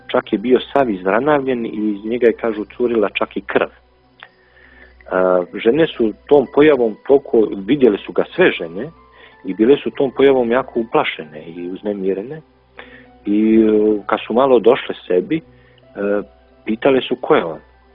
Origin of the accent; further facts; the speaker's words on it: Republika Srpska, Bosnia & Herzegovina; kao čovjeku koji dolazim iz Bosne i Hercegovine, iz Republike Srpske, koji je preživio ratne strahote